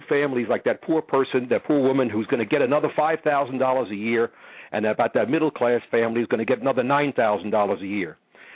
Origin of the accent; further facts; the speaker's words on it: Tennessee, United States; I'm from Tennessee.